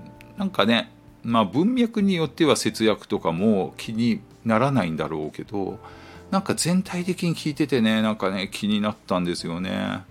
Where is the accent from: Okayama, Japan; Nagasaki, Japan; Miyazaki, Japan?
Miyazaki, Japan; 僕もね、あの宮崎のね九州の宮崎の田舎出身ですけどね